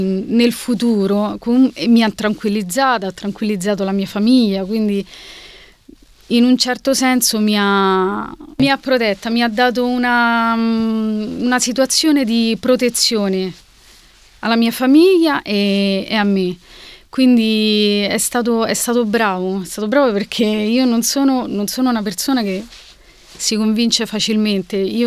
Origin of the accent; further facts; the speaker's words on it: Aprilia, Lazio, Italy; io vengo da Aprilia, diciamo una città vicino Roma, diciamo ho sempre vissuto lì, ecco.